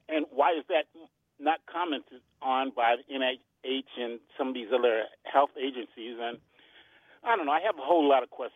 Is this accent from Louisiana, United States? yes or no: no; Boston, Massachusetts, United States; I'm from originally from Boston, Roxbury, Mass.